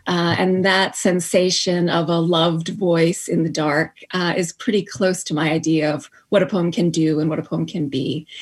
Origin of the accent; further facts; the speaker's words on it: Hawaii, United States; also born or lived in New Delhi, India; Well, I grew up mostly in Hawaii. My mom is American, but my dad immigrated to this country from India. So I spent most of my childhood sort of going back and forth between Honolulu and New Delhi.